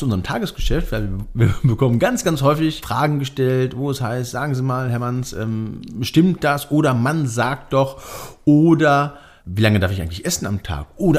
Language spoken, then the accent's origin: German; Cologne, North Rhine-Westphalia, Germany; wir kommen ja aus Köln